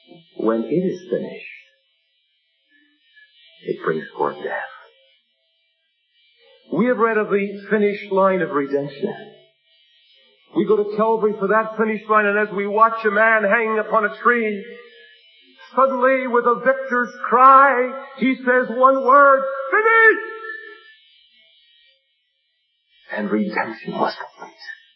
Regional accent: Leamington, Ontario, Canada; born there; I was born in Leamington, Ontario, the most southerly point in Canada.

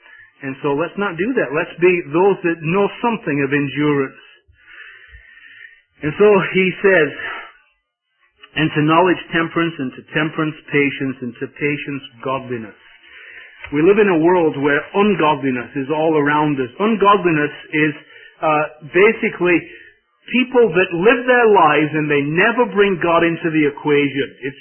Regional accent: England, United Kingdom; being an Englishman

